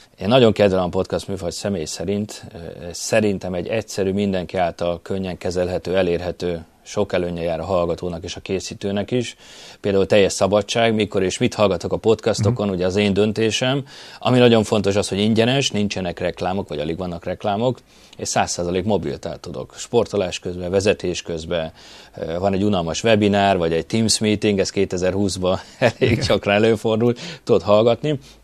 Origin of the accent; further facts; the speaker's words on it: Siófok, Somogy, Hungary; Ugye siófokiként, vagy balatoniként, aki ott nőtt föl, ebbe az időben tudja, hogy elég hamar elkezdtünk dolgozni nyaranta.